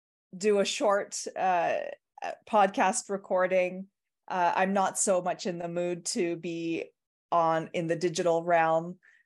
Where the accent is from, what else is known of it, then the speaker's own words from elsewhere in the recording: Toronto, Ontario, Canada; I'm also going on vacation for 3 weeks with my husband and son back to Canada, where I was born. I was born in Toronto, and my parents still live in Canada.